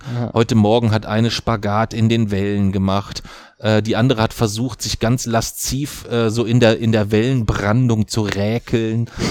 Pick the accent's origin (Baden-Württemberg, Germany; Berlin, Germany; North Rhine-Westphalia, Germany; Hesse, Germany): Hesse, Germany; Kassel; ich komme aus Kassel, was sollen wir Kassler denn alles tun?